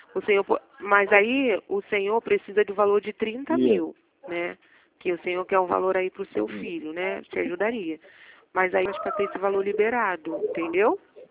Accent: Rio de Janeiro, Brazil; Sou do Rio.

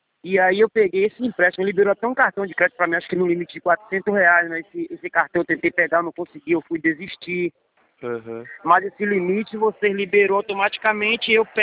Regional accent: Simões Filho, Bahia, Brazil; E eu sou da cidade de Simões Filho.

